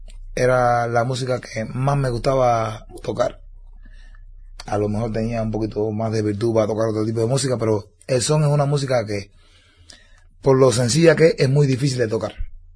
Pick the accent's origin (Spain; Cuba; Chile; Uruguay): Cuba; para mí como cubano, que nos gusta mucho crear y hacer cosas